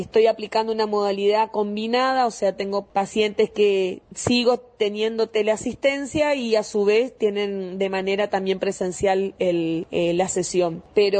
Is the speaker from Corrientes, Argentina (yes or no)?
yes; Corrientes, Argentina; En mi provincia, por ejemplo, que estamos en fase 3, yo soy de Corrientes Capital